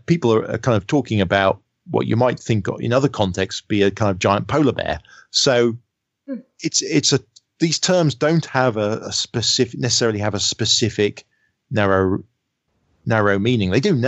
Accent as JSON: {"language": "English", "country": "United Kingdom", "said": "that's just me being British."}